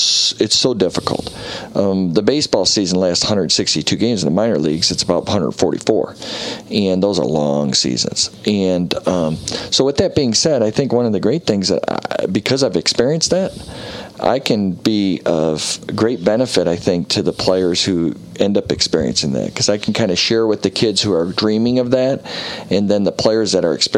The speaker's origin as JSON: {"language": "English", "region": "Michigan", "country": "United States", "tie": "born or raised there", "said": "And in a place where we grew up in Michigan, we dreamed of being at Michigan."}